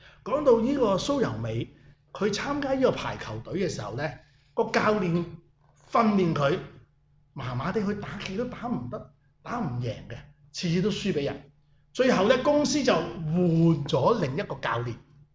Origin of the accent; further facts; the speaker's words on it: Guangdong, China; 即系我哋广东人讲嘅就系你自己攞嚟衰啊